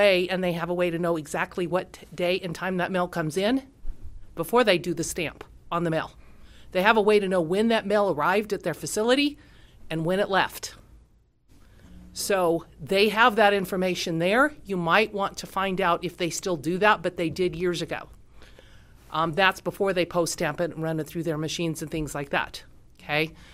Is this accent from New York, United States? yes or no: no; Minersville, Utah, United States; I'm from Minersville, Utah.